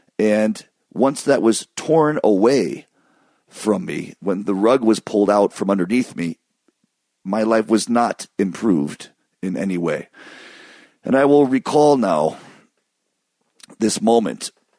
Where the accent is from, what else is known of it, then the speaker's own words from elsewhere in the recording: Michigan, United States; But my parents, we grew up in Michigan, which isn't that far from Wisconsin.